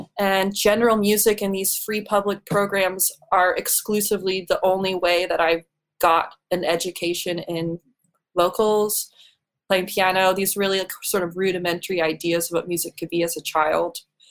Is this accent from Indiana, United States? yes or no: yes; Lafayette, Indiana, United States; Going all the way back to the very, very beginning, Lafayette, Indiana, my hometown